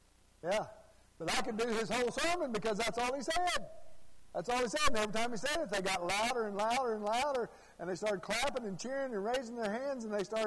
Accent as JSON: {"language": "English", "region": "Arkansas", "country": "United States", "said": "Okay, like I told you before, I'm from Arkansas"}